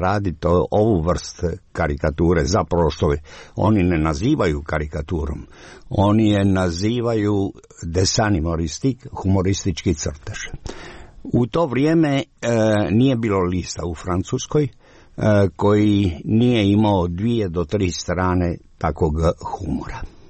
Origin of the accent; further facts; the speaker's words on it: Dalmatia, Croatia; Ja sam rekao da sam iz Jugoslavije, iz Dalmacije.